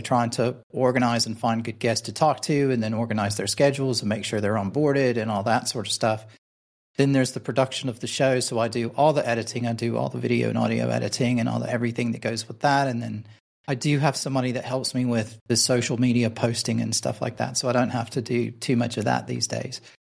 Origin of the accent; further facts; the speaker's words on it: Memphis, Tennessee, United States; I came from a very conservative, you know, sort of Southern background in America. I'm from Memphis originally.